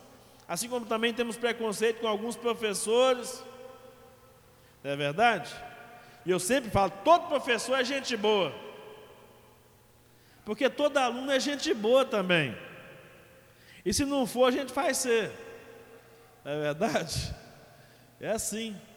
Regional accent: Manga, Minas Gerais, Brazil; born there; also born or lived in Belo Horizonte; Por causa do nome da cidade onde eu nasci. Mas pode vir alguma coisa boa de Manga?

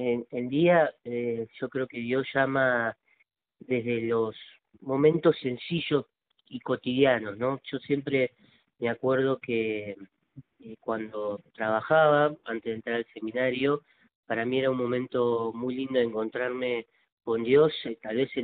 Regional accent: Buenos Aires, Argentina; yo soy de Villa del barrio Villa Lugano, de acá de la ciudad de Buenos Aires.

